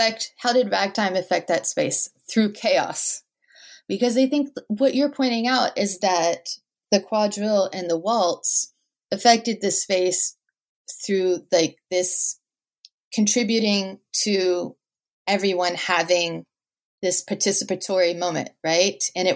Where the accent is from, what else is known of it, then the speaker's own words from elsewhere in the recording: New Orleans, Louisiana, United States; because I'm from New Orleans and I've read a lot about New Orleans history